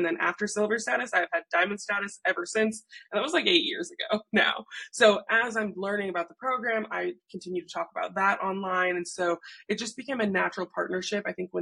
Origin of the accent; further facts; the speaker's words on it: Minnesota, United States; also born or lived in Michigan; now in Seattle, United States; So I'm from Minnesota. I lived in Michigan, and then now I live in Seattle.